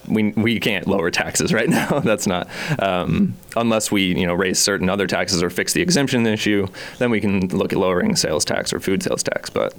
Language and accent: English; Topeka, Kansas, United States; So I grew up here in Kansas, Topeka native